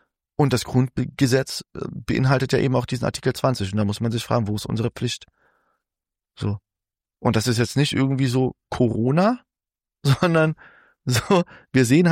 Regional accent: Germany; ich als Deutscher, so, ne, und ich meine, ich bin Linker

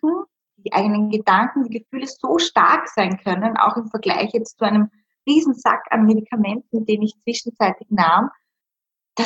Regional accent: Styria, Austria; moved away as an adult; now in Vienna, Austria; ich wohne in Wien seit ungefähr 10 Jahren, ich komme ursprünglich aus der Steiermark und ich bin damals für einen Job nach Wien gegangen

